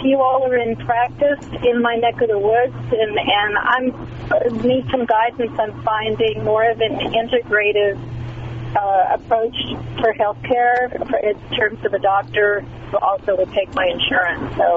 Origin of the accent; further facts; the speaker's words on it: Texas, United States; now in Brooklyn, United States; Well, I've only been in Brooklyn 6.5 years. I grew up in Texas.